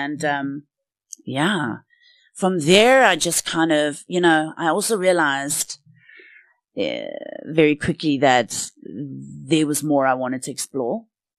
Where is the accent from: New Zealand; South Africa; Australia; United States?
South Africa; Pretoria, Gauteng; I grew up in Pretoria